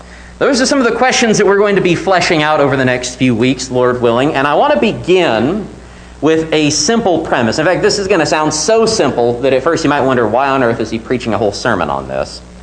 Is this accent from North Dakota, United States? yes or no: no; Illinois, United States; at least in Southern Illinois where I grew up